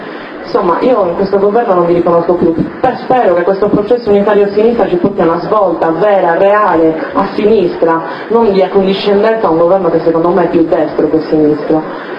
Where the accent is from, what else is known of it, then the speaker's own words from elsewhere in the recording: Sardinia, Italy; non vorrei neanche fare la figura della sardocentrica, perché magari mi occupo solamente delle cose della mia terra